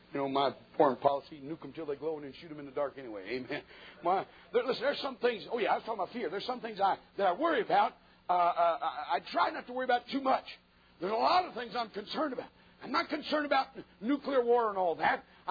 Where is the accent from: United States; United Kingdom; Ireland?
United States; But I'm an American.